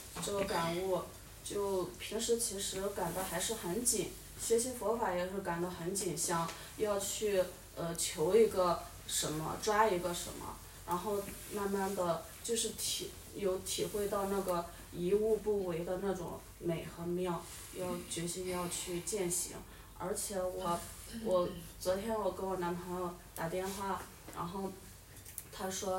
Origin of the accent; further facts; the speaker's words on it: Henan, China; now in Yunnan, China; 我老家是河南的，常住在云南